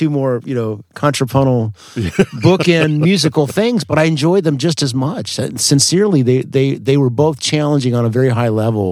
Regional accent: Evansville, Indiana, United States; moved away as an adult; And then I was, a Hoosier until, 83 when I went down to school in Miami.

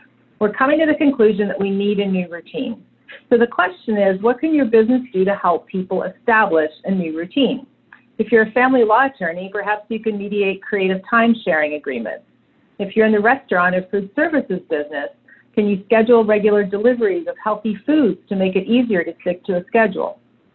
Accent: Canada; As a Canadian, I didn't grow up in a country with a history of enslaving some of its people

